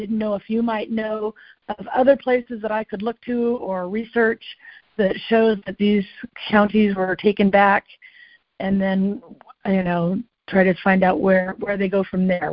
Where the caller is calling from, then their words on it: California, United States; from California.